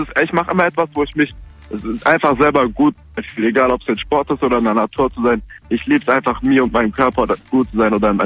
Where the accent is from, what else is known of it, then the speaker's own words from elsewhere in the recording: Germany; born there; Ich bin in Deutschland geboren.